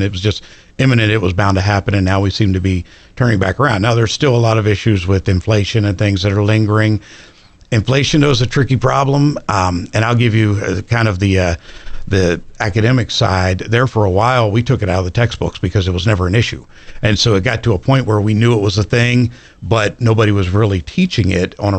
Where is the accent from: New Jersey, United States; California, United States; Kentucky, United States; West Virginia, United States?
West Virginia, United States; Fairview; also born or lived in Parkersburg; Yeah, Fairview. So, well, I was born in Parkersburg, but then moved to Fairview at a young age.